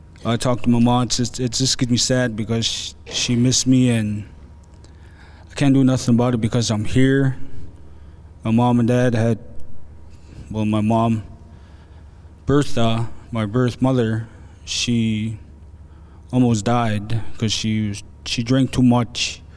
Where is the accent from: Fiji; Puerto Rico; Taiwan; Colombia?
Puerto Rico; Dorado; I'm from Dorado. I've been stuck here for like 3 years waiting to get sentenced.